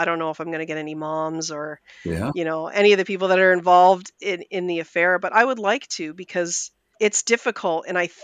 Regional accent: Canada; like I had low centimorgan matches and as Canadian, like we don't have been verified.

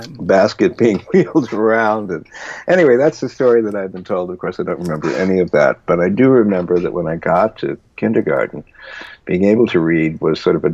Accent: Philadelphia, Pennsylvania, United States; I grew up in Philadelphia, and a lot of shows tried out in Philadelphia before they came to Broadway.

